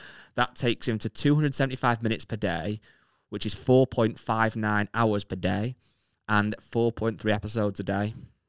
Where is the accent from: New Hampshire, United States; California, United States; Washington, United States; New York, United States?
New Hampshire, United States; And I am away from home on clinical experience for 10 weeks in Florida. And I'm from New Hampshire. I'm down here all alone.